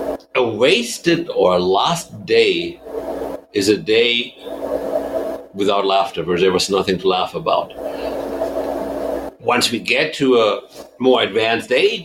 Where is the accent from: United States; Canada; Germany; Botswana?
Germany; English is a second language; I mean, so I was born and raised in Germany.